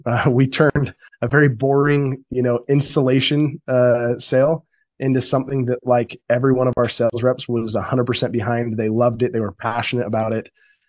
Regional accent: Utah, United States; So I grew up in Utah, grew up in a family where honestly hard work was what was appreciated.

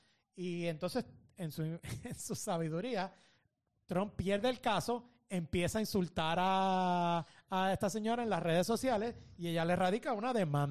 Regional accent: Puerto Rico; como puertorriqueños nos debe importar

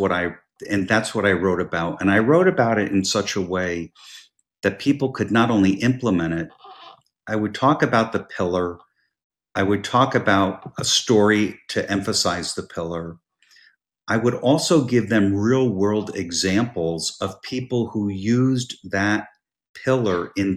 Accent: New Jersey, United States; I ran for city council in the town I grew up in New Jersey.

